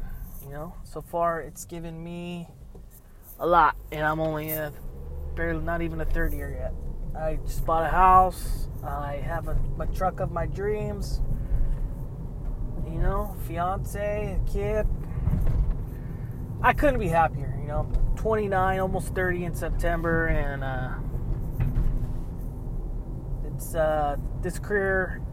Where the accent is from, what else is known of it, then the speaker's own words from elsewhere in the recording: Manteca, California, United States; I'm from Manteca, California, born and raised here. Left for 2 years shortly. Went to Chico State. Party too hard, had to come home.